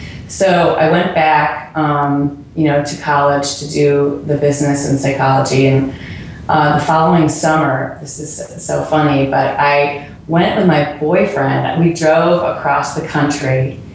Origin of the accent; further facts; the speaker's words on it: Cleveland, Ohio, United States; I grew up in Cleveland, Ohio, and that's where I live now, and that's where everything is made.